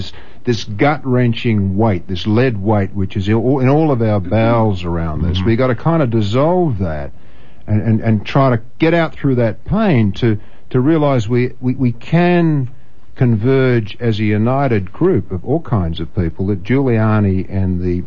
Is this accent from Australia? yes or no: yes; Australia; And I'm a white man. I'm from Australia.